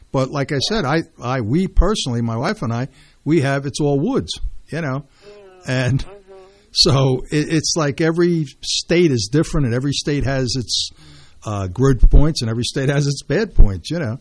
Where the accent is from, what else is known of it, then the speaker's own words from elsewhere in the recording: Brooklyn, New York, United States; I mean, I was born in Brooklyn.